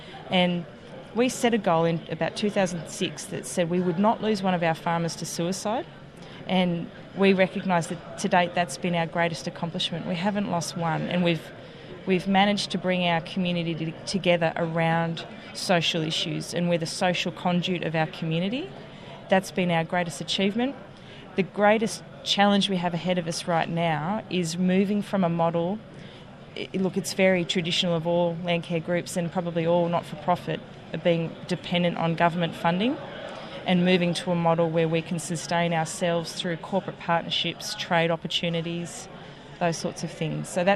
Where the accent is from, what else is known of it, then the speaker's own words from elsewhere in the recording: New South Wales, Australia; from Central New South Wales